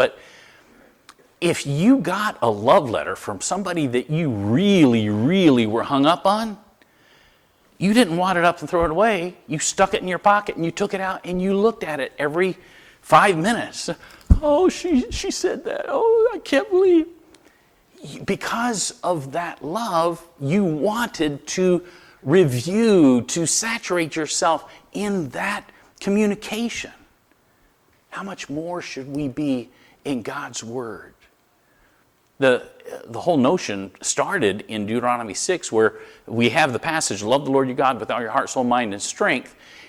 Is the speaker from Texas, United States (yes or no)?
no; Florida, United States; now in Connecticut, United States; I'm from Florida. One of the things that I've noticed about swimming pools in Connecticut, water's kind of cold.